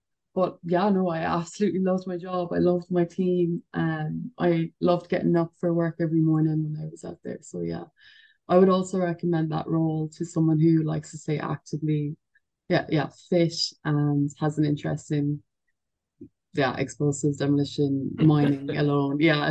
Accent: Ireland; I'm Irish after all, you know, that's why you have us over here.

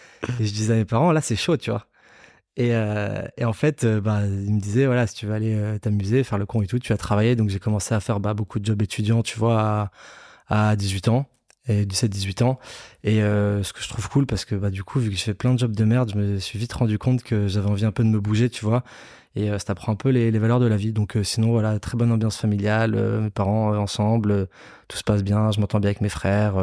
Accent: Nice, Provence-Alpes-Côte d'Azur, France; je viens de Nice.

